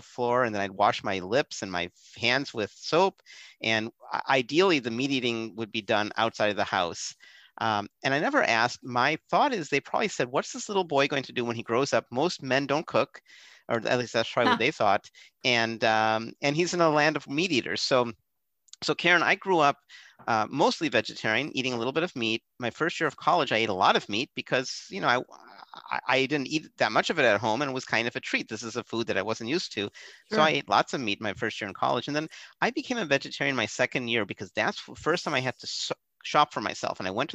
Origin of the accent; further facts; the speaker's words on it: Ohio, United States; I was born in the States and they brought me up eating meat occasionally. I'd go out, you know, to Dogs and Suds was this place in small town Ohio